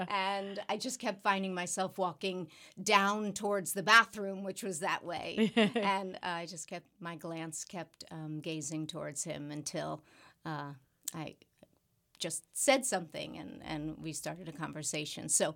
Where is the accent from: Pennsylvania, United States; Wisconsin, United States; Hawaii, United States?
Pennsylvania, United States; And I said, well, tell me, I'm from Pennsylvania.